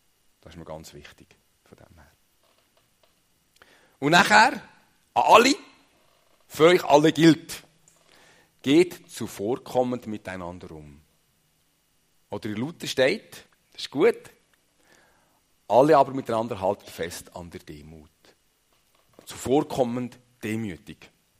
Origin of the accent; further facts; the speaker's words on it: Switzerland; ich bin Schweizer, ich bin unabhängig.